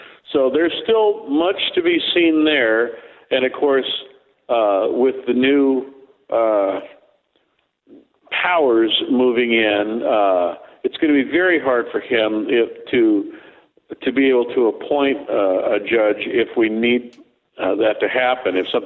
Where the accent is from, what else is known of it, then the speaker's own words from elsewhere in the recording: Chula Vista, California, United States; And, you know, I was born in Chula Vista, just for the record.